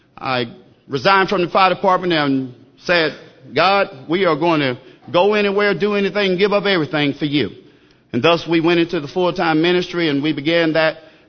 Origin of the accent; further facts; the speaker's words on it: Newnan, Georgia, United States; I don't talk like everybody else. I'm from Noonan, Georgia, so a little country gonna come out.